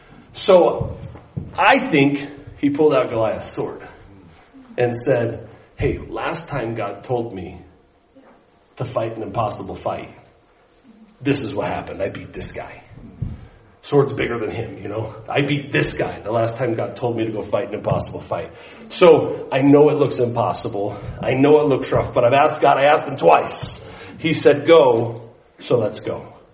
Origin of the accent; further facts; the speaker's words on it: Cortez, Colorado, United States; You know, I went to high school in Cortez, Colorado. So I'm not from San Luis Valley, but you know, from Southern Colorado.